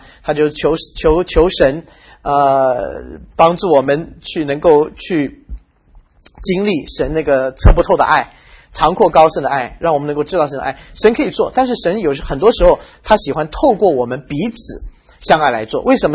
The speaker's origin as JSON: {"language": "Chinese", "country": "China", "said": "你知道我们中国人去一个好的餐馆，我们就很自然的会去告诉别人说"}